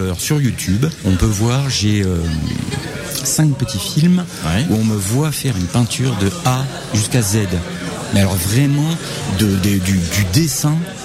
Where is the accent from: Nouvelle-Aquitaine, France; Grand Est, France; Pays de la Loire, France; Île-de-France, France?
Nouvelle-Aquitaine, France; Angoulême; Ah de toute manière, moi je suis d'Angoulême